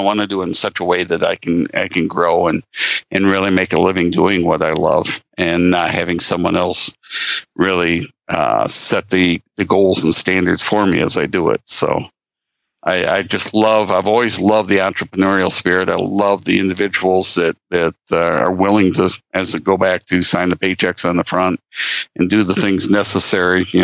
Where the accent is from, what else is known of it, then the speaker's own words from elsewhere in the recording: Lake Michigan area, United States; I was born and raised around Lake Michigan, and I've always been drawn back to it.